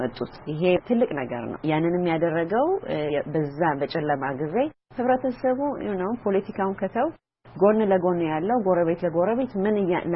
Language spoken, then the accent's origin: Amharic; Addis Ababa, Ethiopia; እኔ አዲስ አበባ ሾላ የካሚካኤል እዛ አካባቢ ነው ያደኩት።